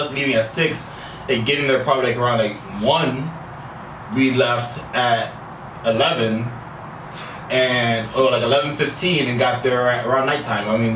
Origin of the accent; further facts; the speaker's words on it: Jacksonville, Florida, United States; So we have a drive to Baton Rouge, Louisiana. We're from Jacksonville, so it's about a 9-hour drive.